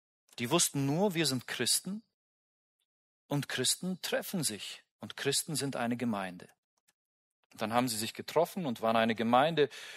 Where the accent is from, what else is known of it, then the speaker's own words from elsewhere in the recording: Günzburg, Bavaria, Germany; als ich in meiner Heimatgemeinde in Günzburg aufgewachsen bin